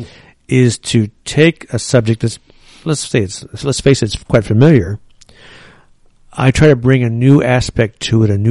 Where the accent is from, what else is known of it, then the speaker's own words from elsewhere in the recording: Oakland, California, United States; You know, if you growing up in East Oakland in the 50s, you'd see these movies on TV in the afternoons and the early evenings